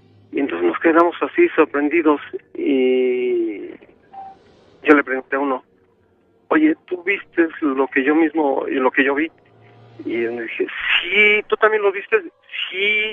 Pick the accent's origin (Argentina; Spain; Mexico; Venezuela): Mexico; Mexico City; Somos del DF.